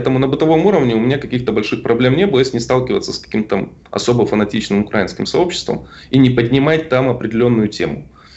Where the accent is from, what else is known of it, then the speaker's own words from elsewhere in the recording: Russia; какие-то сложности из-за того, что я из России.